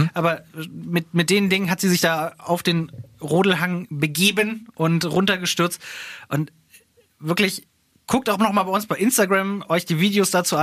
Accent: Harz, Germany; die sich waghalsig in meiner Heimat den Harz begeben hat

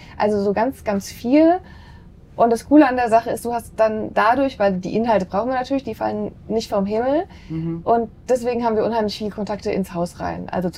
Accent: Frankfurt, Hesse, Germany; Ich komme aus Frankfurt. Also Frankfurt ist für mich echt zu Hause. Ich bin hier aufgewachsen.

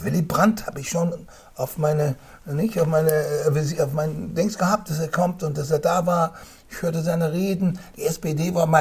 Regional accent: Oakland, California, United States; German is a second language; Kalifornien. Ich bin Kalifornianer. Oakland, come on. Home of the Black Panthers, right? So, ich komme aus Oakland, liberal, komme nach Georgia.

